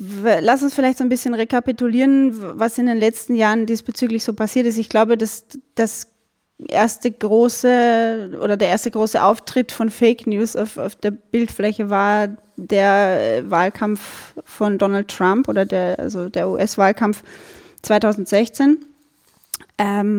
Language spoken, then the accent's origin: German; Burgenland, Austria; Ich bin aus dem Burgenland. Und das könnte sein, dass wir im Laufe des Gesprächs immer wieder mal so in den österreichischen Dialekt abdriften.